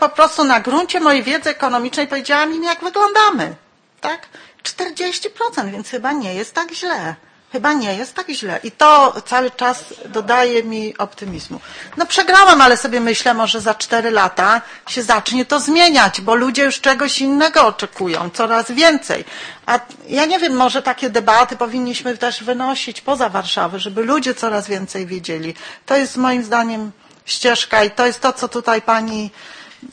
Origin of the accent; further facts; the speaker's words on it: Poznań, Greater Poland Voivodeship, Poland; ja jestem z Poznania